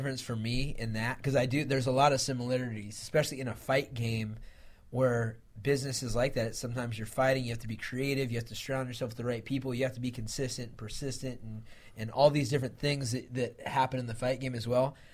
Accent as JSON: {"language": "English", "town": "Sacramento", "region": "California", "country": "United States", "tie": "born or raised there", "said": "It was in my hometown in a you know, the arena that has kind of helped save Sacramento as a community."}